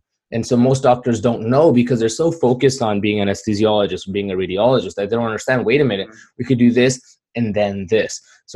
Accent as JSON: {"language": "English", "country": "Pakistan", "tie": "born there", "said": "I'm an immigrant. I'm ethnically Kashmiri, which was Pakistan and India keep fighting over. And I was born in Pakistan."}